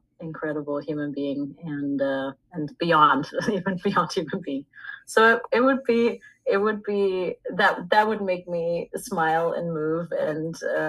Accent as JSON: {"language": "English", "country": "Austria", "tie": "born or raised there", "said": "I was born and raised in Austria, near Vienna"}